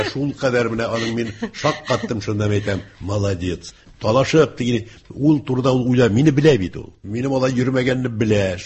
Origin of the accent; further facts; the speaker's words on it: Moscow, Russia; born there; Мәскәүдә тудым.